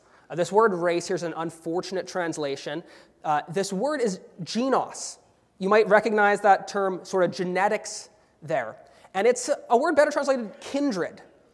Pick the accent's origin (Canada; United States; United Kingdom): Canada; Vancouver, British Columbia; But from Vancouver, and when I say I'm from Vancouver, that's not just making a locational reference. Often what I'm somewhat trying to communicate is that West Coast culture that I come from.